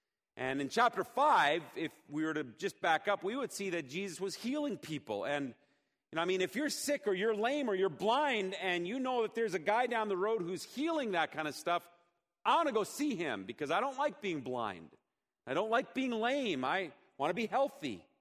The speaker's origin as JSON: {"language": "English", "country": "Germany", "tie": "born or raised there", "said": "You know, growing up in Germany, there were times when we would have lots of company, and you know, mom and dad being on a missionary salary, it was tight at times."}